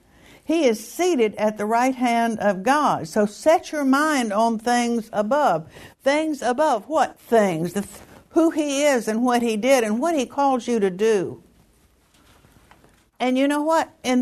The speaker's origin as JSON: {"language": "English", "region": "the South", "country": "United States", "said": "And I am an American and a Southern one too. It's a little different down here."}